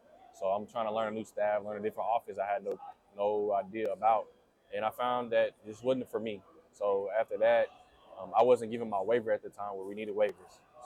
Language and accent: English; Texas, United States; Yeah, I mean, I'm from Texas, so I'm kind of familiar with those teams from Florida State and Virginia Tech.